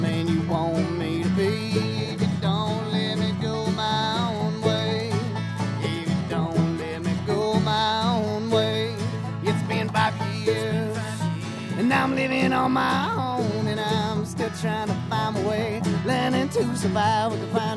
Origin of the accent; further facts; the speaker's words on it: Superior, Wisconsin, United States; I grew up out on the Black River, right by Patterson Park, right outside of Superior